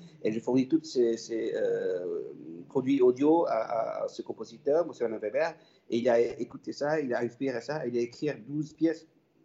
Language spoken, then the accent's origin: French; Hanoi, Vietnam; Je suis grandi à Hanoï, j'ai étudié toute mon enfance à Hanoï.